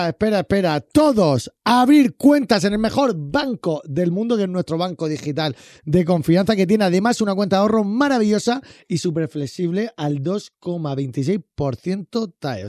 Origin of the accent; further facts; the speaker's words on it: San Javier, Region of Murcia, Spain; de San Javier, región de Murcia.